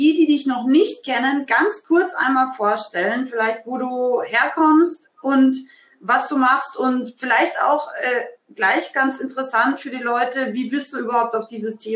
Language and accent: German; Austria; aus meinem Heimatland Österreich